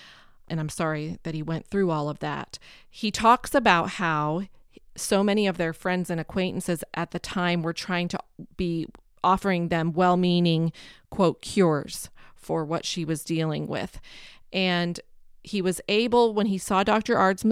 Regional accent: Canada; also born or lived in Southern California / Illinois; now in United States; I was born in Canada, lived in 3 or 4 places there. Then we moved to Southern California, lived in a couple different locations during that 8-year period. Then our family moved here to Illinois

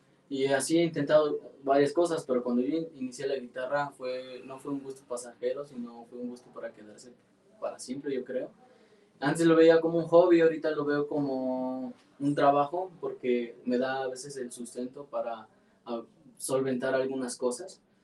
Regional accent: Huamantla, Tlaxcala, Mexico; Soy orgullosamente huamantleco, aquí nací, aquí vivo, y estoy progresando aquí mismo.

